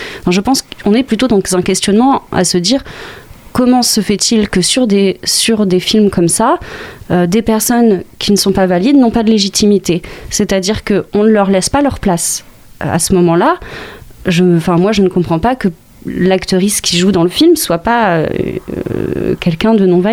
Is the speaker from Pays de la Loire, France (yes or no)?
yes; Angers, Pays de la Loire, France; Parce qu'on est d'Angers toutes les deux, qu'on a commencé à militer pas mal à Angers